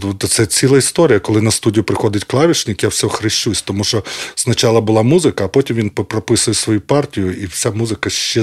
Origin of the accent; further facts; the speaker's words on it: Rivne, Rivne Oblast, Ukraine; Я в Львів приїхав, ну, теж ж були, типу, ми з Рівного